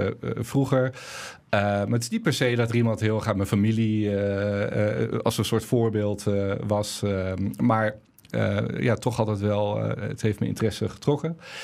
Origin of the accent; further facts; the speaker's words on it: Haarlem, North Holland, Netherlands; geboren getogen Haarlemmer. Ik ben in de Deo geboren en Noord opgegroeid.